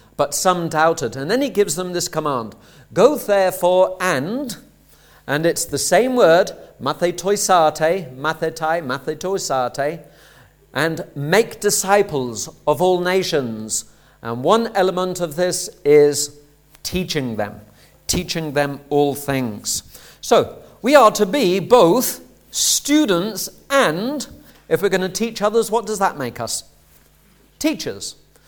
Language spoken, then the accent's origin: English; Hull, Yorkshire and the Humber, United Kingdom; It's rather like when I was growing up in Hull in the 1980s.